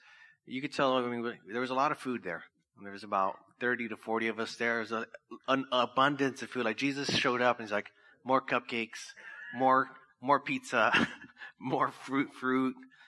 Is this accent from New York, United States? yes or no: no; Orange Cove, California, United States; Two kids growing up in Orange Cove.